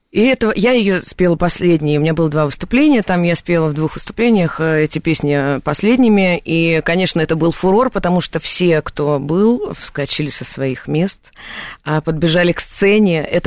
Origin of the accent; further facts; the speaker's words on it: Kazakhstan; born there; Ну, то есть, я родилась в Казахстане, тут как бы все понятно.